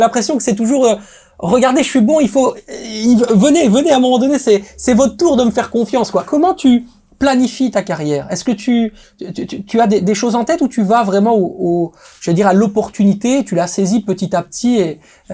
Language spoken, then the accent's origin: French; Italy; French is a second language; Je veux te voir chez nous en Italie.